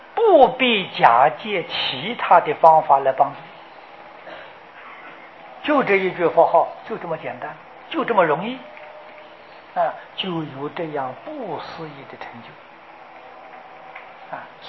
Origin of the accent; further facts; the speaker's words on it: China; 也包括金刚经啊，我们中国人常念的，也包括药师经